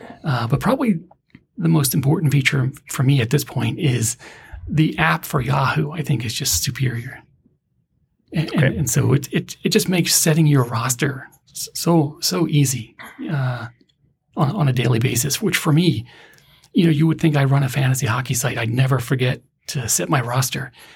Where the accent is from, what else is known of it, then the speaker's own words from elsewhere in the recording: Pennsylvania, United States; One of the guys is my brother. So we're both from Pennsylvania.